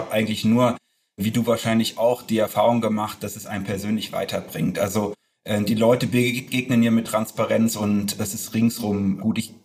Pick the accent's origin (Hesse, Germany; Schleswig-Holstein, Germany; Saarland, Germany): Hesse, Germany; Nun komme ich aus der Nähe von Frankfurt, deswegen kenne ich auch noch alles drüber hinaus.